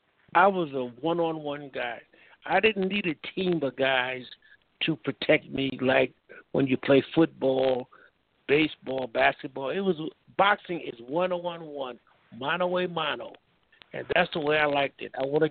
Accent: Brooklyn, New York, United States; I'm from Brooklyn, New York. That's my hometown.

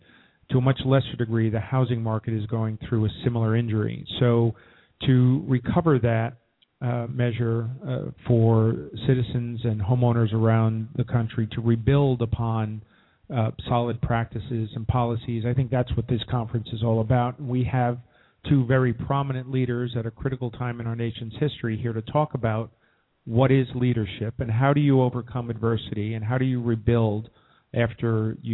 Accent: New York, United States; I'm originally from New York, right? So I saw those towers go down, and it ripped my heart out.

